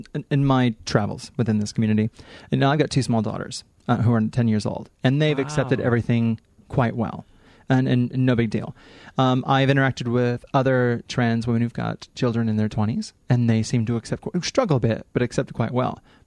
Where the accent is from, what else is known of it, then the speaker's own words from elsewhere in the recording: Midwest, United States; Hey, I grew up in Midwest USA Bible Belt.